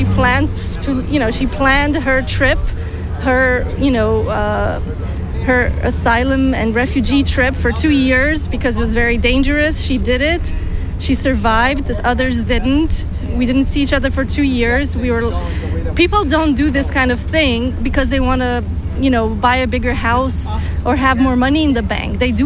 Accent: Boston, Massachusetts, United States; also born or lived in Romania; and I'm from Boston, but I was born in Romania.

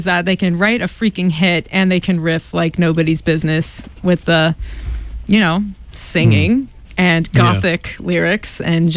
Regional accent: Detroit, Michigan, United States; I am from Detroit, Michigan. I'm a twin sister.

